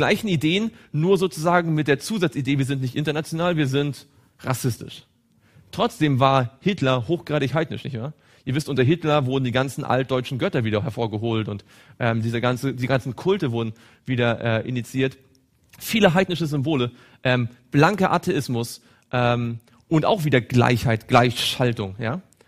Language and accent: German; East Germany, Germany; Ich bin aus Ostdeutschland.